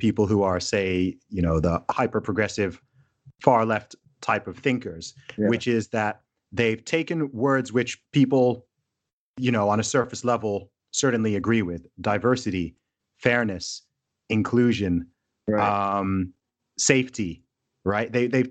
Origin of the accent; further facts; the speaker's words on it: Saudi Arabia; I grew up in Saudi Arabia and I went to an international school.